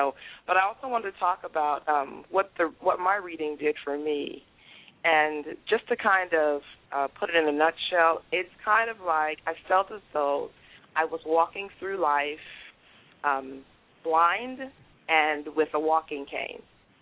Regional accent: Toronto, Ontario, Canada; I grew up in Canada, in Toronto, and there's a city called Scarborough

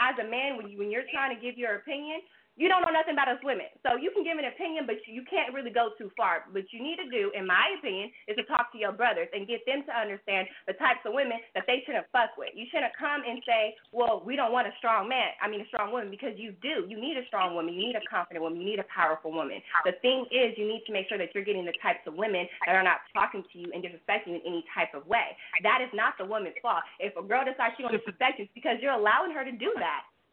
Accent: California, United States; Because I'm from the West Coast. I'm from Cali. How people in Cali handle things is different from how people on the East Coast do.

